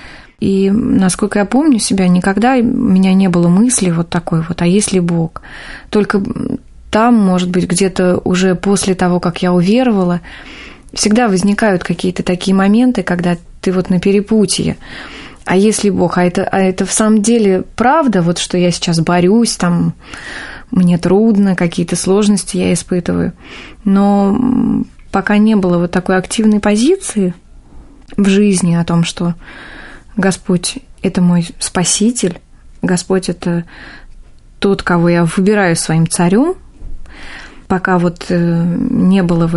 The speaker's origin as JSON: {"language": "Russian", "town": "Ivanteyevka", "region": "Moscow Oblast", "country": "Russia", "tie": "born or raised there", "also_born_or_lived": "Pereslavl-Zalessky", "lives_now": "Moscow, Russia", "said": "Я родилась в городе Переславль-Залесский. Потом родители переехали в город Ивантеевка, Подмосковье. И там я росла и жила, пока не вышла замуж. А выйдя замуж, я переехала жить в Москву."}